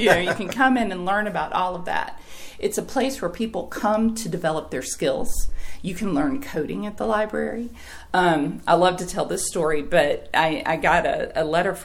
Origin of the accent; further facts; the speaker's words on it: Tennessee, United States; I grew up in Tennessee, and I went to school at Maryville College, where I worked in the library.